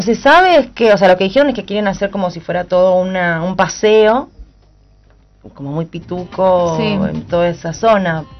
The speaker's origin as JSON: {"language": "Spanish", "town": "La Boca", "region": "Buenos Aires", "country": "Argentina", "tie": "born or raised there", "said": "Yo soy vecina del barrio, nací en La Boca, viví en La Boca toda mi vida"}